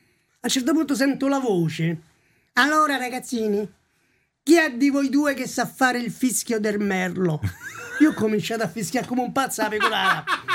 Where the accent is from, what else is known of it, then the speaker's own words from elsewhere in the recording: Rome, Lazio, Italy; io lavoravo in questo negozietto poi a Trastevere, perché sono di Trastevere